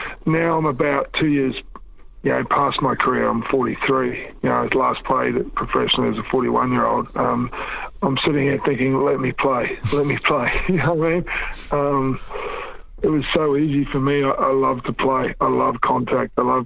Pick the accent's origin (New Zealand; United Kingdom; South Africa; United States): New Zealand; born there; I had a crack, and I was born in New Zealand. Always meant a lot to me.